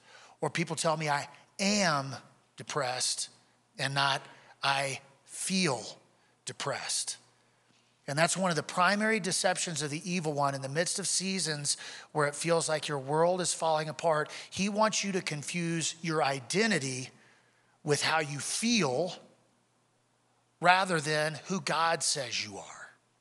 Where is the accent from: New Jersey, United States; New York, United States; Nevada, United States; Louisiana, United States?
Louisiana, United States; now in Colorado, United States; Now, I'm from Louisiana. I didn't have any idea what this concept was until we got to Colorado.